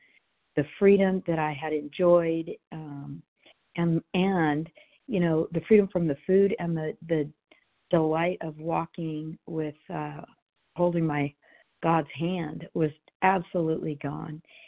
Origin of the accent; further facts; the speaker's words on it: California, United States; I'm from California.